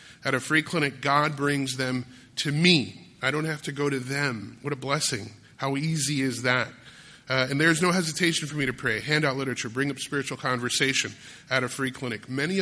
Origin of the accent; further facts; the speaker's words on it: Grand Rapids, Michigan, United States; I remember growing up in Grand Rapids, Michigan, which is Christian Reformed Church Central, Dutch Christian Reformed Church Central.